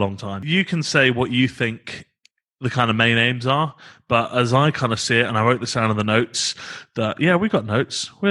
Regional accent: United Kingdom; Yes, for a very difficult to define word, and God help us and have mercy upon our sin, we are also British.

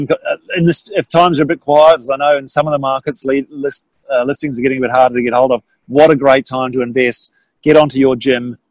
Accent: Wellington, New Zealand; in Wellington, my hometown in New Zealand

